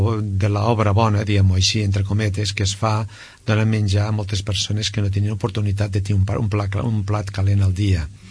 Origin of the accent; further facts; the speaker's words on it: Tragó de Noguera, Catalonia, Spain; born there; Vaig néixer en un poble que no existeix.